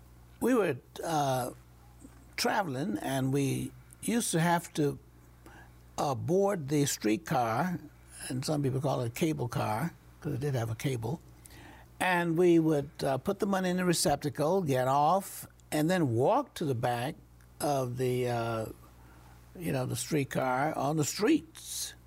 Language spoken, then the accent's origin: English; the South, United States; Well, I grew up in the South, but I was also grew up in the church.